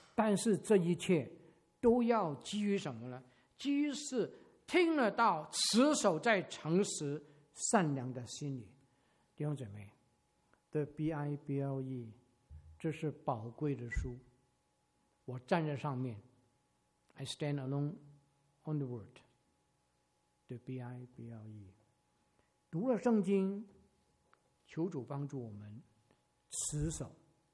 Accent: Guangdong, China; 那个男人说他做一个我们广东人的菜干汤

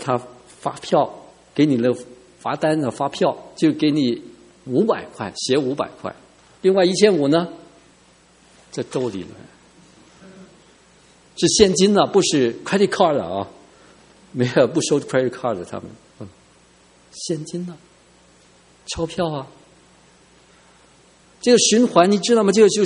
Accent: Hong Kong; Chinese is a second language; 我是从香港来的，我国语讲的不好，但是我懂得脏话。

